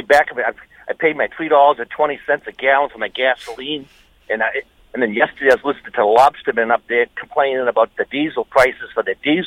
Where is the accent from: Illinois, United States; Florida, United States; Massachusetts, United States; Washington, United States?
Massachusetts, United States; I'm from Massachusetts.